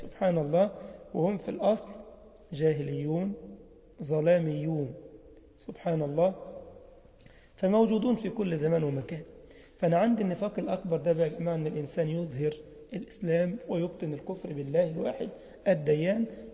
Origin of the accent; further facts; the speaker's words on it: Egypt; أنت عارف زي مثلا عندنا في مصر يقول لك